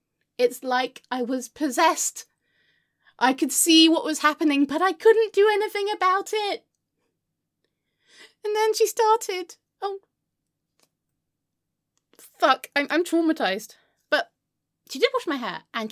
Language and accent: English; England, United Kingdom; I'm English. I need to moan.